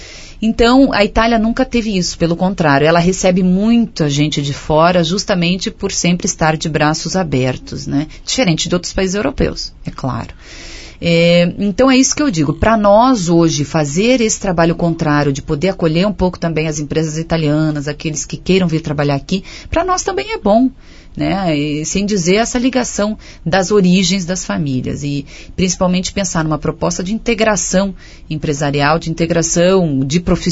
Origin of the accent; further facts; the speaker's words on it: Campo Mourão, Paraná, Brazil; Eu sou de Cabo Mourão, né?